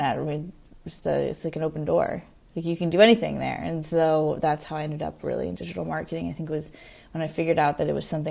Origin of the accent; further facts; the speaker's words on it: Henderson, Nevada, United States; also born or lived in California / Colorado / Florida; I moved around a bit, but I went to high school in Las Vegas, Nevada, right outside of Las Vegas in Henderson. But I grew up before that in all over. I was in California, Colorado, Florida.